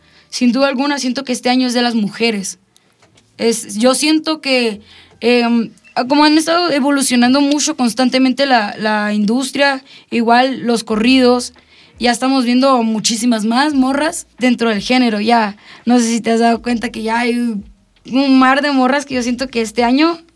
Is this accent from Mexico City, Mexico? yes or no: no; Nogales, Sonora, Mexico; fue casi casi totalmente hecho en mi tierra, en Nogales